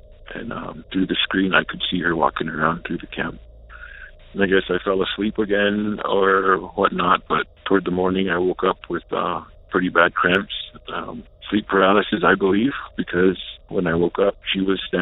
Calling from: Taos Pueblo, New Mexico, United States; I'm calling from Taos Pueblo, New Mexico.

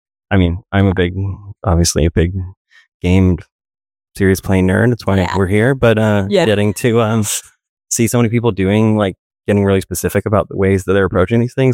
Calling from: Bethlehem, Pennsylvania, United States; I'm coming from the Lehigh Valley, which is

